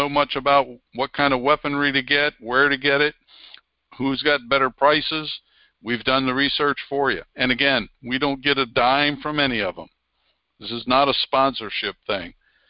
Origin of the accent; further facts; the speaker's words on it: Pennsylvania, United States; because that's my home state, Pennsylvania's Constitution